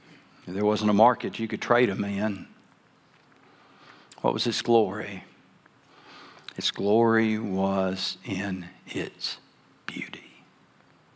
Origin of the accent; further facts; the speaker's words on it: Arkansas, United States; I grew up in South Arkansas. We knew about pine trees, hills, and a lot of swamps.